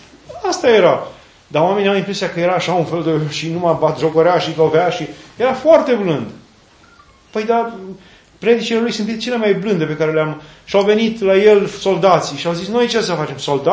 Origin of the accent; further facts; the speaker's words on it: Romania; Noi, ca români, la început, mergeam pe la puznici.